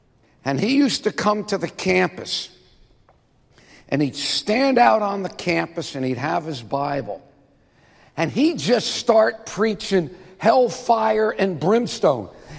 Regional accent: Miami Beach, Florida, United States; After I graduated, as Doug said, I went back to Miami Beach because I grew up on Miami Beach.

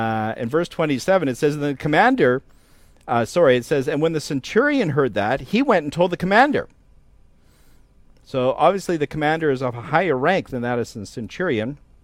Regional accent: Canada; moved away as an adult; now in Sacramento, United States; I'm actually not born and raised in the USA. I was born and raised in Canada.

